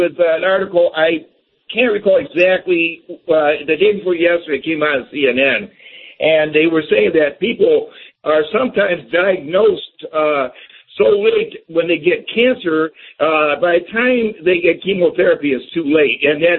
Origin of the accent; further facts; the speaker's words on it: Detroit, Michigan, United States; I'm in California right now. I'm from Detroit.